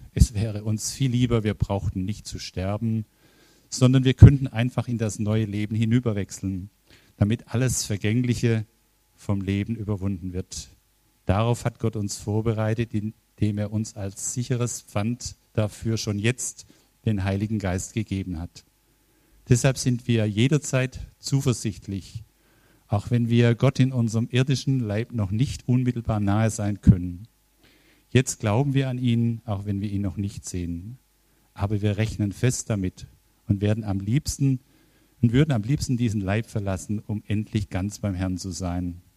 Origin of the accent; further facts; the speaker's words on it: Baden-Württemberg, Germany; born there; durch ein kleines Dorf im Kreis Heilbronn, wenn ich da durchfahre von oben bis unten, dann ist oben ein neues Haus, da stand früher mal das Elternhaus meines Vaters.